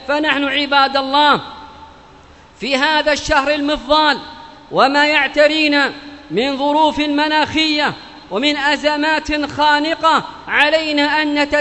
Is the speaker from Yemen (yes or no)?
yes; Yemen